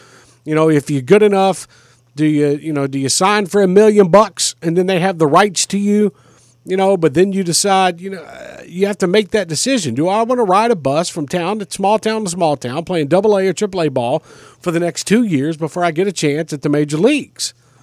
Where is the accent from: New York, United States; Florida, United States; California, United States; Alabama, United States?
Alabama, United States; Mobile; Dude, I'm from Mobile, Alabama.